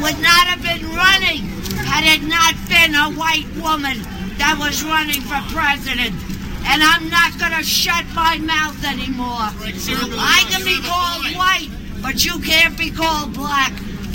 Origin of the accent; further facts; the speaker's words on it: New York City, New York, United States; New York City. Hillary State.